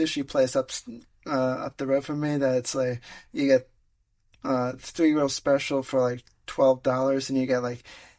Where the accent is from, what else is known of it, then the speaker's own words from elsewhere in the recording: New Jersey, United States; when I grew up in New Jersey, before I moved to Pennsylvania